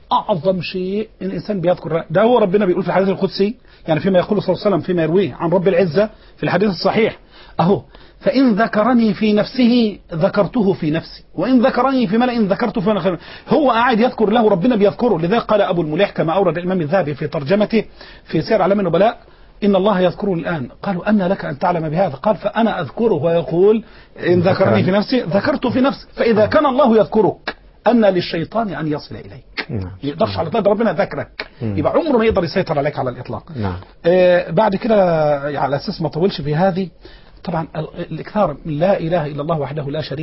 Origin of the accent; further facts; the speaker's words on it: Deim El Shalt, Dakahlia, Egypt; الندوة السنوية غدا في قريتي في ديم الشلت مركز ذكرنس دقهلية وبإذن الله يعني.